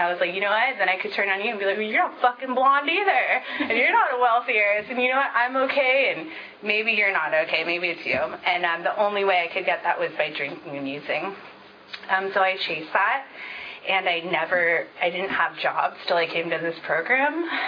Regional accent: California, United States; So even though I grew up down south in Orange County, we had, you know, we were like squatters. We were like living in campers and living in vans and boats and just really poor.

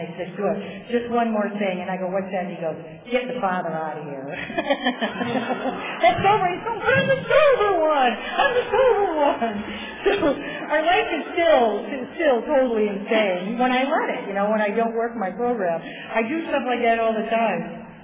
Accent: Ireland; It's because I'm Irish, and she doesn't like Irish people.

